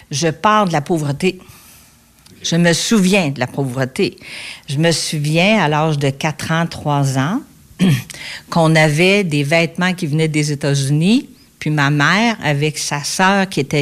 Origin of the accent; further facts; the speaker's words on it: Saint-Mathieu-de-Rioux, Quebec, Canada; Moi, j'ai grandi à Saint-Mathieu-de-Rioux, dans le Bas-Saint-Laurent. C'est entre Trois-Pistoles puis Rimouski, pour situer les gens à Rivière-du-Loup-Rimouski, à mi-chemin. Quatrième de 10 enfants.